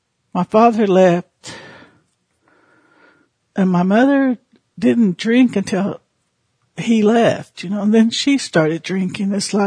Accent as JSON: {"language": "English", "town": "Clinton", "region": "Oklahoma", "country": "United States", "lives_now": "Shawnee, United States", "said": "I'm a member of the Cheyenne and Arapaho tribe, and I'm originally from Clinton, Oklahoma, and I now live in Shawnee, Oklahoma."}